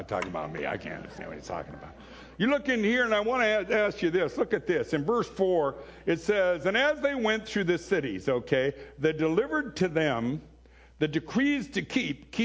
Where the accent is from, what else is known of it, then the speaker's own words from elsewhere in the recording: Bellingham, Washington, United States; Those used to be so brutal when I was growing up in Bellingham, Washington, because you knew everybody was backstabbing each other